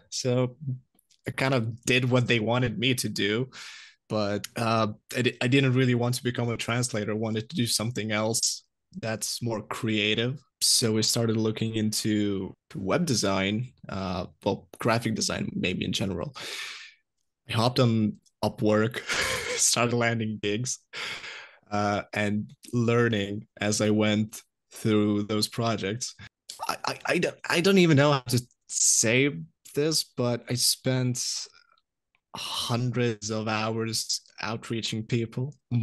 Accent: Lithuania; and by that I'm from Lithuania.

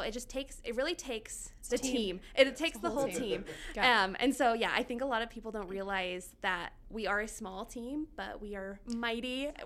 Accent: Douglas, Wyoming, United States; Although I am from Douglas, based in Casper

